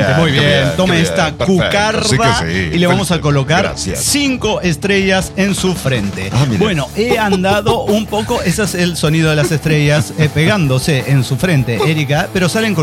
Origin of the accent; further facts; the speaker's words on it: Mexico; now in Avenal, United States; Como madre mexicana en Avenal, California.